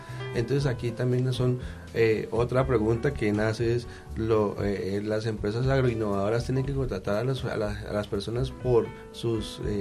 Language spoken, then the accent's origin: Spanish; Colombia; Somos colombianos